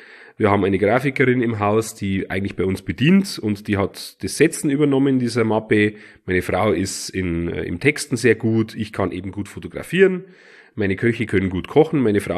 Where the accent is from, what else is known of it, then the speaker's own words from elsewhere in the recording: Bavaria, Germany; Ich habe einfach, wie sagt man bei uns in Bayern, sprichwortmäßig so schön, ich habe die Websen im Arsch.